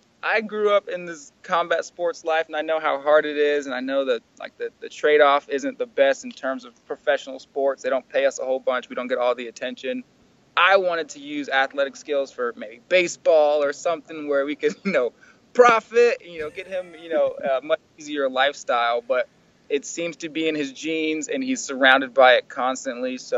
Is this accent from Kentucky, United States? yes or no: no; Norfolk, Virginia, United States; There's a UFC card in Norfolk, in my hometown, at the college that I wrestled at, in the same arena.